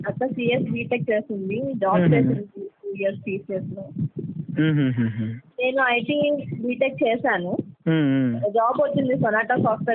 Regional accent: Visakhapatnam, Andhra Pradesh, India; సీతమ్మధార అండి, పుట్టి పెరిగింది అంతా విశాఖపట్నం.

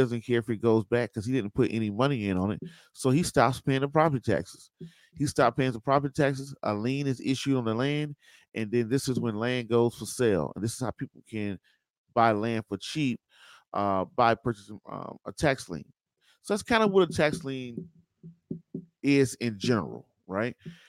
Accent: Georgia, United States; I typed in my hometown, Burke County, Georgia.

